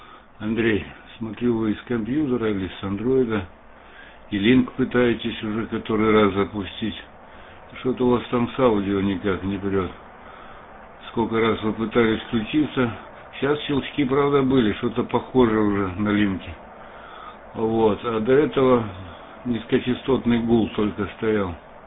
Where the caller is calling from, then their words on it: Antwerp, Flanders, Belgium; Юрий, напомню, Антверпен, север Бельгии. Ну, сейчас я из Ихалим к вам отвечаю.